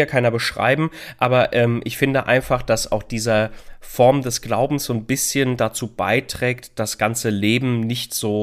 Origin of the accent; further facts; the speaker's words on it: Italy; ich bin natürlich als Italiener Katholik, ganz klar, bin aber auch sehr viel protestantisch groß geworden, weil ich bei meiner Omi viel war, mütterlicherseits, und die ist evangelisch